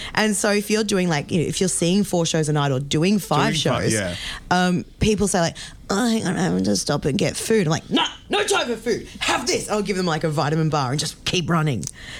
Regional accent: Melbourne, Victoria, Australia; I made sure I knew before I went to Perth so I could tell everyone that I was from Melbourne.

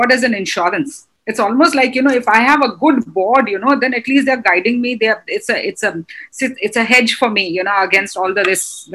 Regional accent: Ajmer, Rajasthan, India; I'm a small town girl, born and brought up in Ajmer, got into an arranged marriage, lived in a joint family.

